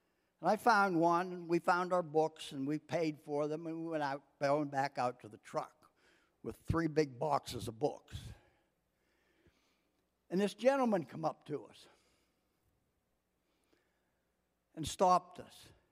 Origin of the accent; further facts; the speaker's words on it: Pennsylvania, United States; Barb and I came from Pennsylvania.